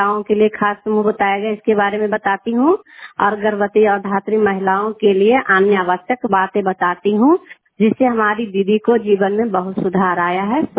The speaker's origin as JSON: {"language": "Hindi", "region": "Bihar", "country": "India", "said": "मैं नालंदा जिला और सरमेरा प्रखंड के रहने वाली हूँ।"}